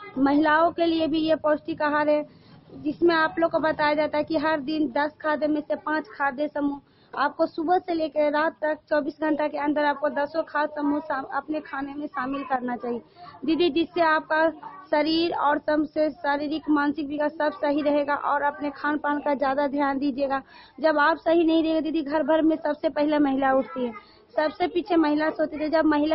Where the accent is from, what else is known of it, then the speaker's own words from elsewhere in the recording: Dahor, Bihar, India; ग्राम दाहोर बिहार के निवासी हैं